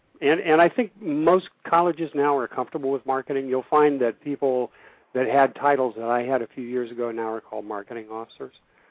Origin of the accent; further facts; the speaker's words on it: Orlando, Florida, United States; And the kid says to me, where are you from? And I said, Orlando.